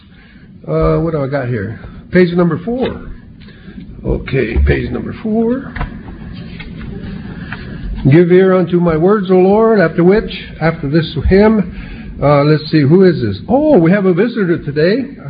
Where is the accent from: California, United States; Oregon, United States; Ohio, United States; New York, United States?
California, United States; Stockton; leading songs here in Modesto this morning, and I'm from Stockton, California.